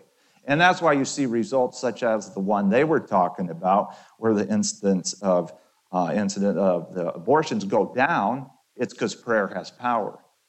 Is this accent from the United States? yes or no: no; Brazil; So yeah, I was born and raised in Brazil as a missionary, pastor kid, missionary kid